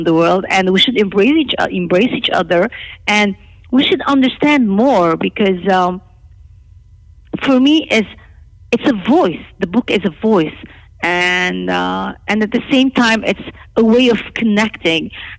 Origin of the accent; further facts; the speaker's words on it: Lebanon; now in Canada; I was born and I was raised in Lebanon, and I'm Armenian.